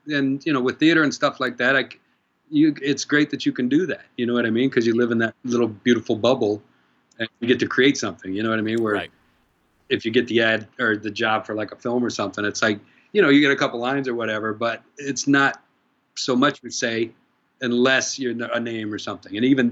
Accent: Ohio, United States; I was a Boy Scout and I'm originally from Ohio. So they kind of make you learn how to shoot guns.

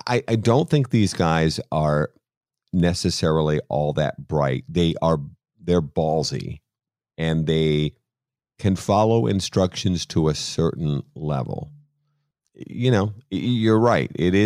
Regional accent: Boston, Massachusetts, United States; I love the IRA connection, being Irish and being from Boston

